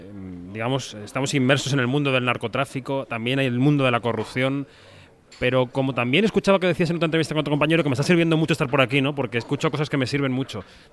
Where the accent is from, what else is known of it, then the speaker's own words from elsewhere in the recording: Madrid, Community of Madrid, Spain; yo por ejemplo vengo de Madrid, es un polo importante